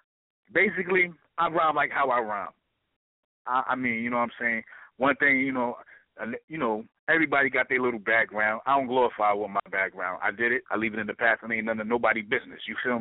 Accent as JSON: {"language": "English", "town": "Brownsville", "region": "New York", "country": "United States", "said": "I mean, like, you know, being that, I'm from Brownsville. Like a lot of legends in this hip hop community is from Brownsville."}